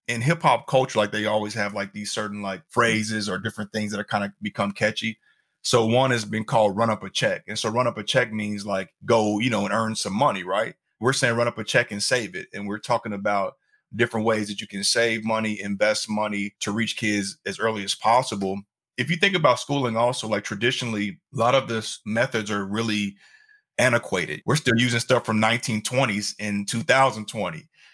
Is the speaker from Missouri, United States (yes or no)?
yes; Kansas City, Missouri, United States; ironically enough, Walt Disney is from my hometown of Kansas City.